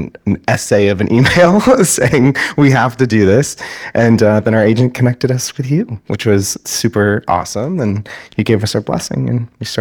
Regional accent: Columbus, Ohio, United States; I'm from Ohio. And I read the synopsis, and it says, in Columbus, I'm from Columbus.

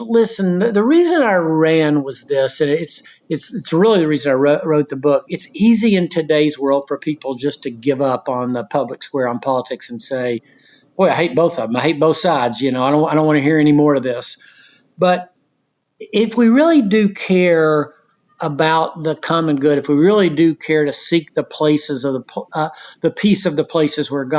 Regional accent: Knoxville, Tennessee, United States; I'm from Knoxville, Tennessee.

